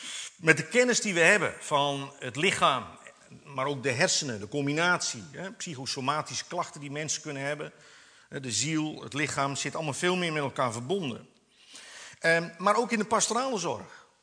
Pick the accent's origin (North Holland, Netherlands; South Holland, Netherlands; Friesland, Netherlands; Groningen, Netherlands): South Holland, Netherlands; Ik kom zelf uit de Alblasserwaard. En dat is de strook, zeg maar, die loopt vanuit Zeeland, Alblasserwaard, zo over de Veluwe richting Staphorst. De bekende Bijbelbelt. Hardwerkende boeren. Ik kom zelf uit een boerenfamilie.